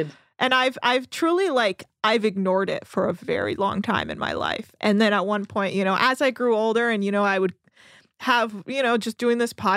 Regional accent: California, United States; I grew up in the Bay Area, and I felt a lot of that. My parents, because they've been in the Bay Area for so long, but had immigrated from Iran

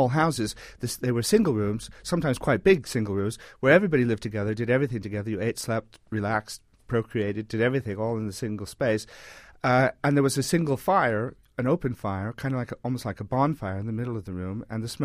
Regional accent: Des Moines, Iowa, United States; now in England; I grew up in Des Moines, Iowa, and we had salt and pepper on the table, and now I live in England

